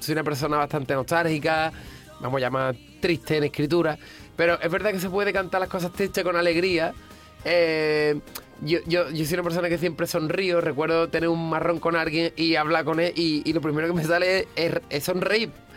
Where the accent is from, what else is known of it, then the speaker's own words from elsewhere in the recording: Rota, Andalusia, Spain; para un niño de pueblo, de un pueblo de Cádiz que soy, de Rota